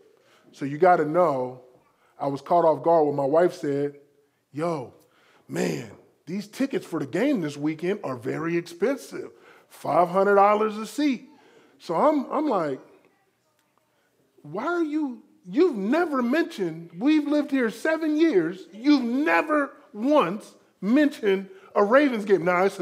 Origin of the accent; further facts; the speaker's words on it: Florida, United States; I grew up in South Florida. Both of my parents are from the deep south.